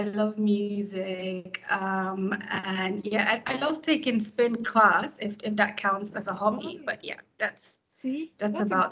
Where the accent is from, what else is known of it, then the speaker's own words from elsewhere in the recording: Ghana; speak just English, a bit of French, but, and then two Ghanaian languages, Chi and Dabani, because I'm Ghanaian.